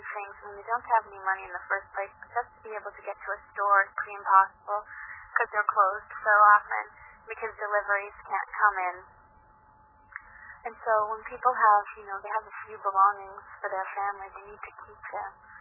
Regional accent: United States; I'm clearly American

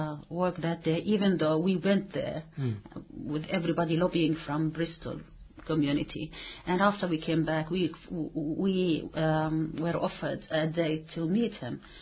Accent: Hebron, Hebron Governorate, Palestine; And he's been to my hometown, to Hebron.

